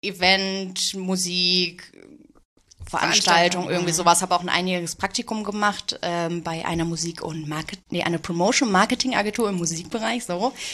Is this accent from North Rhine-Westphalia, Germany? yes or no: yes; Bottrop, North Rhine-Westphalia, Germany; Aus Bottrop.